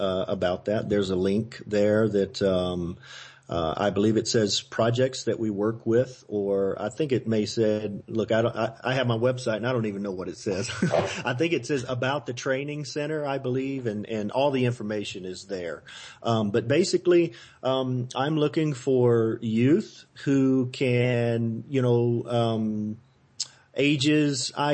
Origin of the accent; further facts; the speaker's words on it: Louisiana, United States; I try to keep it simple because I'm a redneck from Louisiana. It's got to be simple.